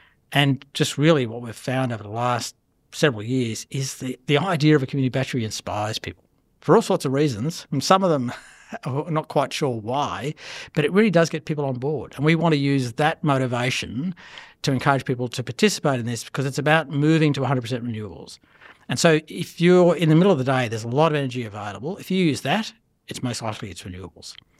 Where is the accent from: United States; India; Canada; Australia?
Australia; Elphinstone, Victoria; so I'm from Elphinton in Victoria